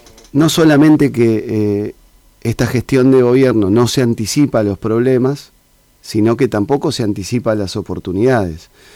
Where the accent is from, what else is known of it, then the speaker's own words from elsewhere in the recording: Santa Fe, Argentina; De Villa Setúbal. De Villa Setúbal, ahí pegadito a Villadora.